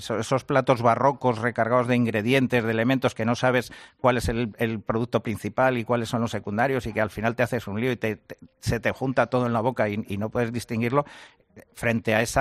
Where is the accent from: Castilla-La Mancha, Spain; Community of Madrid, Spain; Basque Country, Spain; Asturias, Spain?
Asturias, Spain; soy asturiano